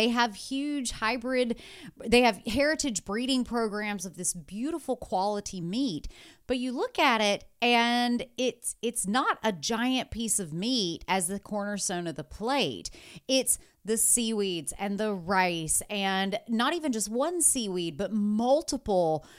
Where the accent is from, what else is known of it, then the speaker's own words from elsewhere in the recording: Alabama, United States; I mean, you know, I'm from Alabama. You can go right down the road and get a salad that has half a pound of pulled pork on top of it.